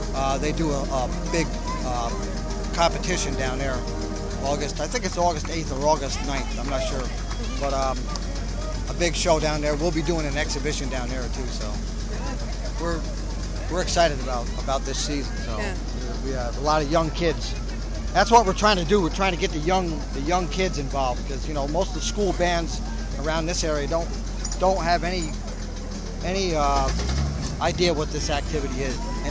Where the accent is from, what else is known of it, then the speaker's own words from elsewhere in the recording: Hudson, New York, United States; I live right here in town. This is my hometown.